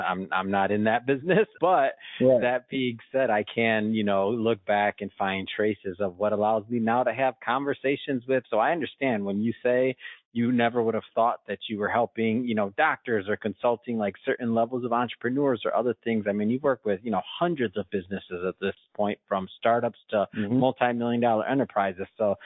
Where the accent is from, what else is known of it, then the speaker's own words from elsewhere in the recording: Detroit, Michigan, United States; I mean, I grew up in Detroit in the 80s.